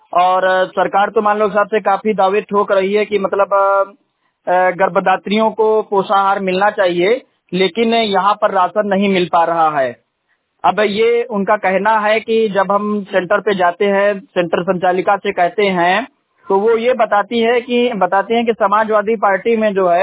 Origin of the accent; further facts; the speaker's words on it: Dhikiya, Uttar Pradesh, India; मैं ढिकिया गांव का रहने वाला हूँ। मेरी ग्राम पंचायत ऊपुर पड़ती है, ब्लॉक कोठावा पड़ता है, तहसील संडीला, जनपद हरदोई का रहने वाला हूँ।